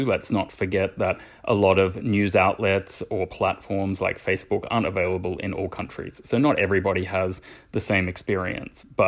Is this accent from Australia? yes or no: yes; Australia; also born or lived in United Kingdom / Belgium; now in United States; So I grew up in Australia, and I've lived in the UK and Belgium for many years before becoming a reporter here in the US.